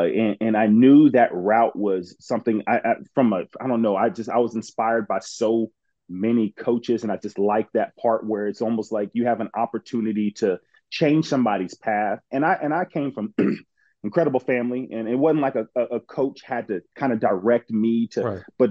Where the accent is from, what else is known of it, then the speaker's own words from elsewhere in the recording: Houston, Texas, United States; also born or lived in Detroit; My dad took a job out in Houston. Weird thing, I was born in Detroit because he was training in Detroit to take the job in Houston.